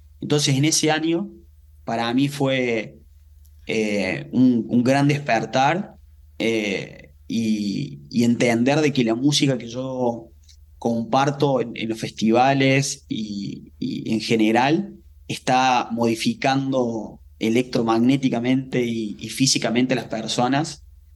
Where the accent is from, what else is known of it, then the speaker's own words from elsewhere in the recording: Alcira Gigena, Córdoba, Argentina; yo, que soy de Argentina, soy de Córdoba, de Alcira Gigena, un pueblo chiquitito en el interior del país, donde mi abuelo escuchaba folclore, donde, uh-huh, yo escuchaba cuarteto, una música de Córdoba